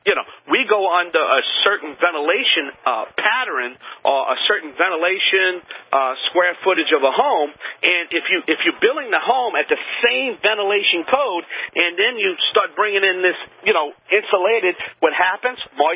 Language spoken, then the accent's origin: English; New Orleans, Louisiana, United States; The old Cajun contractor is on a field trip, that's right, in my hometown, the Big Easy, New Orleans, Louisiana.